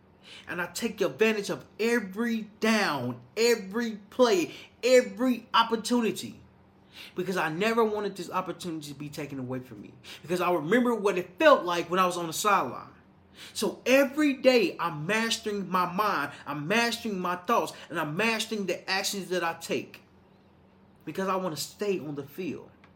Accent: Little Rock, Arkansas, United States; because my hometown in Little Rock, Arkansas, we went to a place called Fayetteville, Arkansas.

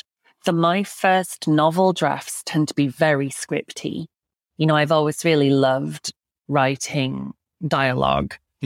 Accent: Yorkshire and the Humber, United Kingdom; Hebden Bridge, which is a real place not far from where I grew up in Yorkshire.

